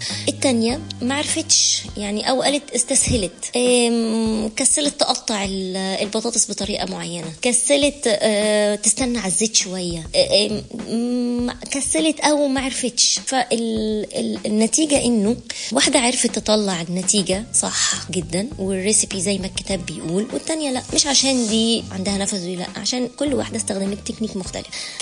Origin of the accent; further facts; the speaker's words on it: Egypt; انا زوجة مصرية اصيلة جدا